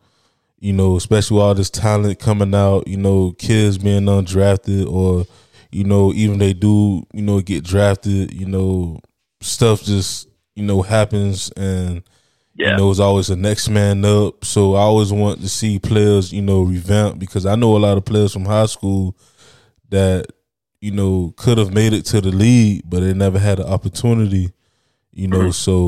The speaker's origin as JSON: {"language": "English", "region": "Florida", "country": "United States", "said": "You know, I'm from Florida, so I think platforms like FanDuel is not legal to play here yet."}